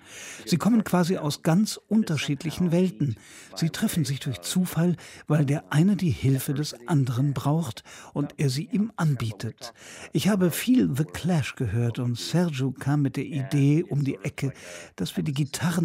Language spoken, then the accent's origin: German; Tucson, Arizona, United States; Ich komme ja aus Tucson in Arizona, das von Wüste umgeben ist.